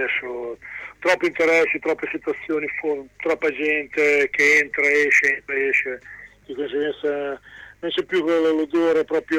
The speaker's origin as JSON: {"language": "Italian", "town": "Riccione", "region": "Emilia-Romagna", "country": "Italy", "said": "io sono di Riccione, ha sempre avuto anche abbastanza tradizione"}